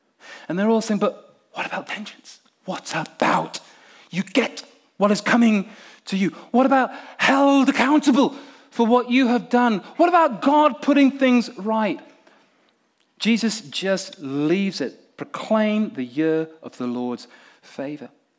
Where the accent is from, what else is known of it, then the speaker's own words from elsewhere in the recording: Nigeria; And in Africa, in Nigeria, where I grew up, where I was brought up